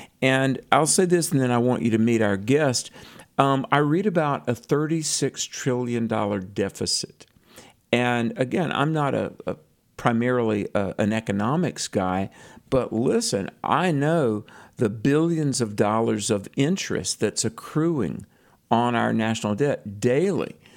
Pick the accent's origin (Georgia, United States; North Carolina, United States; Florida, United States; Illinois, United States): North Carolina, United States; And in fact, in my home state of North Carolina, a 100-year-old bank went out of business.